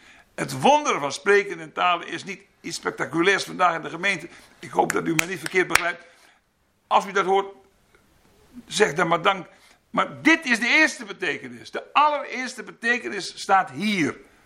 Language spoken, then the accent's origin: Dutch; Schildwolde, Groningen, Netherlands; also born or lived in Elburg; ik ben in Elburg geboren, dat is 1 jaar. Daarna heb ik in Schildwolde jeugd doorgebracht.